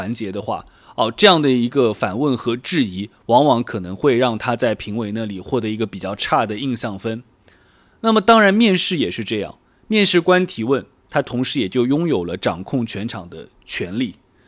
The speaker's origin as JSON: {"language": "Chinese", "country": "China", "said": "我们中国人"}